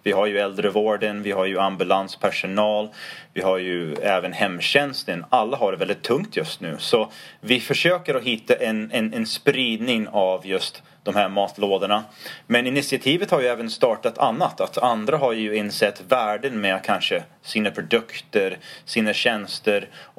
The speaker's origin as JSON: {"language": "Swedish", "country": "United States", "tie": "born or raised there", "second_language": "Swedish", "moved": "as an adult", "lives_now": "Sweden", "said": "jag kommer från andra sidan vattnet. Stora Atlanten kan man säga. Jag växte upp, jag har mina rötter. Både barndom, tonåren och så några universitetsstudieår i Amerika."}